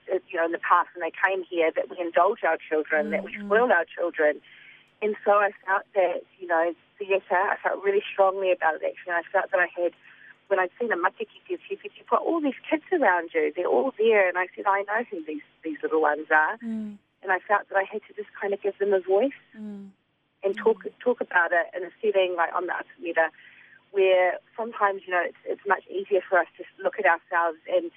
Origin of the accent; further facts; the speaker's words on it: Kaikohe, Northland, New Zealand; So yeah, I'm from Kaikoe, I'm from the Nōta. My mum was born and raised in Arawane in the Hokianga.